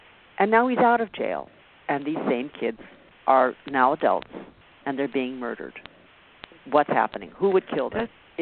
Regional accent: San Diego, California, United States; And it has to do with something that was in my hometown. I grew up in San Diego.

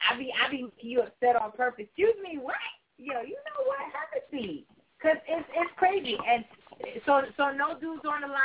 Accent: United States; thankfully I was raised in the States with, and you know, with education and a formal learning

